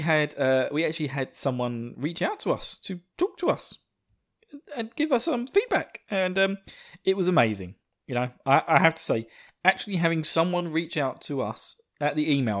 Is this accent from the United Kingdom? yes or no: yes; England, United Kingdom; I'm from the UK. I'm from England. Yes, just outside of Londidium, or as the rest of the world calls it, London.